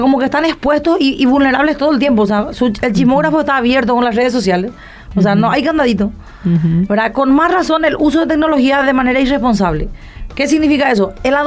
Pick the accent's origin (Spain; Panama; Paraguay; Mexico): Paraguay; Encarnación, Itapúa; yo vengo uh-huh. del interior, yo soy de Encarnación, ¿verdad?